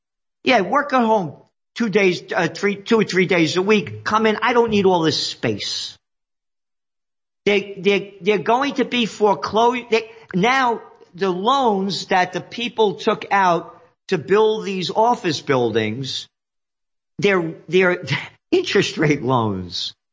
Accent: New York, United States; This did not exist before the COVID war. I'm a New Yorker.

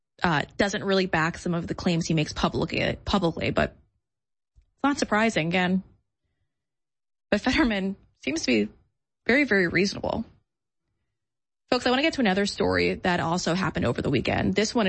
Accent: New York, United States; I mean, I started my career there. I grew up in New York

